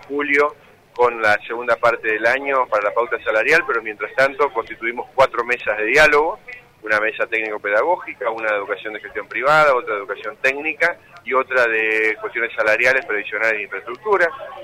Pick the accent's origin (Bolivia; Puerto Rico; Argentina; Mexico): Argentina; Misiones; Somos una provincia muy rica, muy diversa, y hay que recuperarlos.